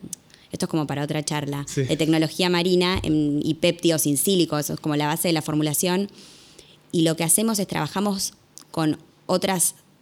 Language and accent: Spanish; Uruguay; pero yo soy uruguaya y creo que Uruguay, si bien tiene como la contra de decir es un mercado muy chico